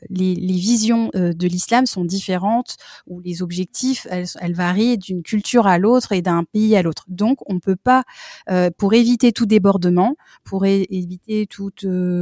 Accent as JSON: {"language": "French", "country": "France", "tie": "born or raised there", "said": "On vient de France, on a grandi en France. Donc, nous, on jeûnait en France. Et c'était pas un pays musulman."}